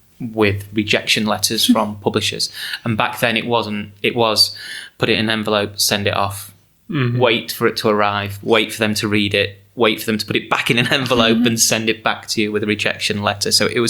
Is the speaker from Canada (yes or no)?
no; England, United Kingdom; also born or lived in Scotland; where I grew up in England, we called it garden creeping.